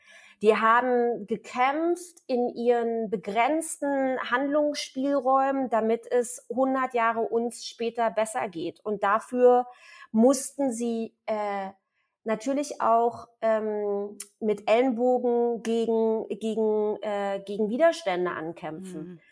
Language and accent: German; eastern Germany, Germany; Also ich komme auch aus dem Osten.